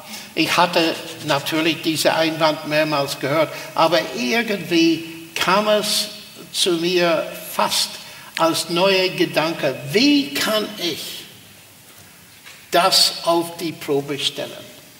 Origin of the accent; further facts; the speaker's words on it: Armagh, Northern Ireland, United Kingdom; Ich erinnere mich, in meiner Heimatstadt Armagh gab es nicht vieles, aber es gab eine Sternwarte.